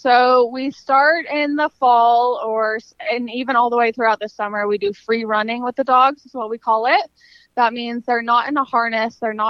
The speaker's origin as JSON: {"language": "English", "town": "Jackson", "region": "Wyoming", "country": "United States", "tie": "born or raised there", "said": "So I was born and raised in Jackson. I went to school there, graduated from Jackson Hole High School."}